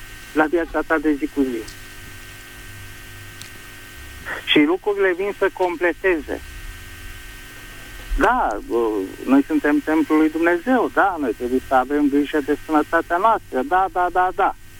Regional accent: Bucharest, Romania; din București.

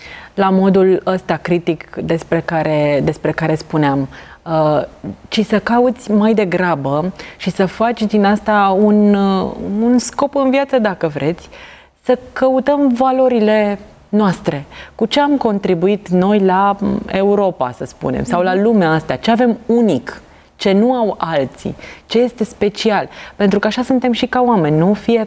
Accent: Romania; Și lucrul ăsta transmite ceva frumos despre noi ca români.

